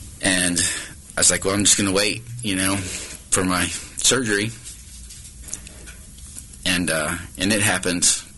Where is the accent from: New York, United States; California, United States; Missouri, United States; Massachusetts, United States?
Missouri, United States; born there; I mean, I was born in Jackson County, born in Missouri, so it shouldn't be hard.